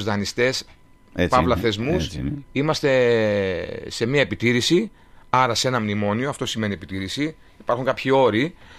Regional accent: Greece; Επειδή είμαι Έλληνας, επειδή έχω ταξιδέψει πάρα πολύ

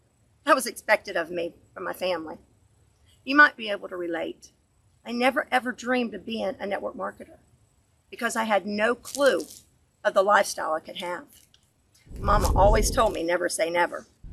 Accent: Florida, United States; I'm from Central Florida.

